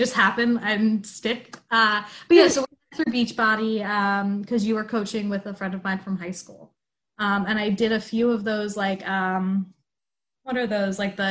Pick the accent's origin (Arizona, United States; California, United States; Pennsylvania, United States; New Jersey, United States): Pennsylvania, United States; Philadelphia; I am from Philadelphia area out here in Pennsylvania.